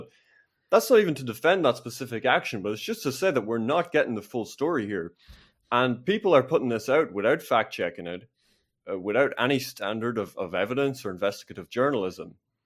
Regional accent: Ireland; I want to preserve my identity, my heritage. I'm Irish. I share the views of the majority of Irish people.

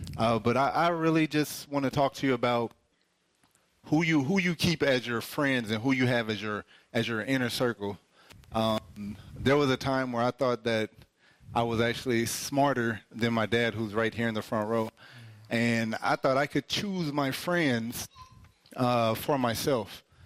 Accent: Pomona, California, United States; I'm not overly familiar with this area. I grew up in Pomona, California.

